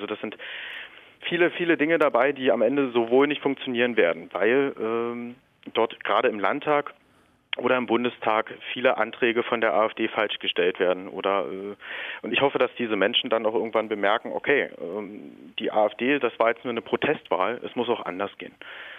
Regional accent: Brandenburg, Germany; Das sind besondere Feste, besondere Traditionen in meinem Dorf. Ich komme aus Südbrandenburg und da ist das eigentlich relativ normal.

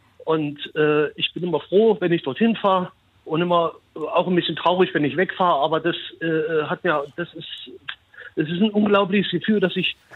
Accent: Saxony-Anhalt, Germany; Da habe ich erst gespürt, das ist meine Heimat. Hier, das sind meine Wurzeln. Hier wurde ich sozialisiert, hier bin ich aufgewachsen. Hier wurde ich so, wie ich bin. Und ich habe geheult von Eisleben bis ans Schkeuditzer Kreuz.

